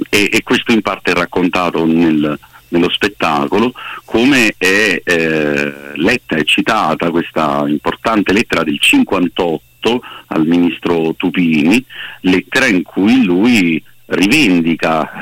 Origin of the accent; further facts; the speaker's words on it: Naples, Campania, Italy; da napoletano